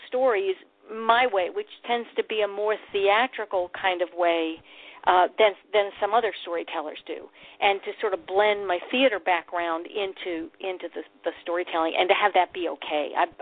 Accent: Pennsylvania, United States; now in Birmingham, United States; Even though I live in Birmingham, Alabama, I grew up in Pennsylvania, where the storytelling tradition is very different than it is in the Southeast. You know, I've been in Alabama now 40 years

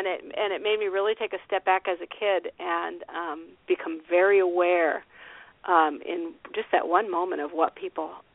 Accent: Iowa, United States; Yeah, my first exposure to that, again, was through my parents back in Iowa, because I was raised mostly in Iowa.

